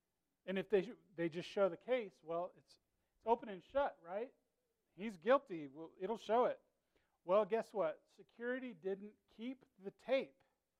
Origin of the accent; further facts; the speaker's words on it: California, United States; They saw that I was from California, and they wanted to put me on the list.